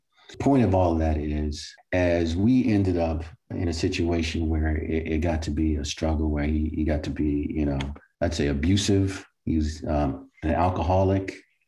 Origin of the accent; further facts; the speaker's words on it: Baltimore, Maryland, United States; As Kelly mentioned, I am from Baltimore. I am, you know, one of five siblings.